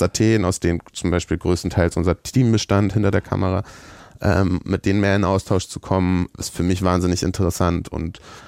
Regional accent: Germany; Aber für mich war der Punkt, dass ich gesagt habe, ich bin Deutscher

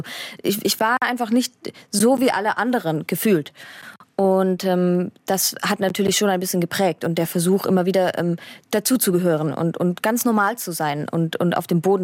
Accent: Dresden, Saxony, Germany; So, und jetzt komme ich aus Dresden.

